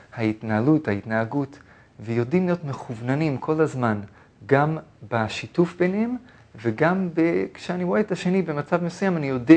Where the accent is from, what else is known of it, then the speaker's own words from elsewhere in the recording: Toronto, Ontario, Canada; Hebrew is a second language; moved away as an adult; now in Israel; אני גדלתי בקנדה, טורונטו, קנדה. באתי לארץ לשנה ללמוד בישיבה, בגיל 18, ומאז אני פה.